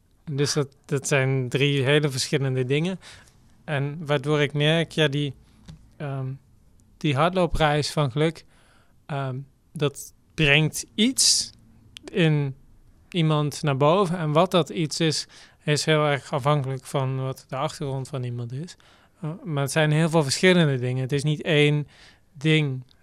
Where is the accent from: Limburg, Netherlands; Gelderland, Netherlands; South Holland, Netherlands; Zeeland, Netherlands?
Limburg, Netherlands; Gennep; Ja, verbinding te hebben met hier, met Gennep, met nou ja, de plek waar ik opgroeide.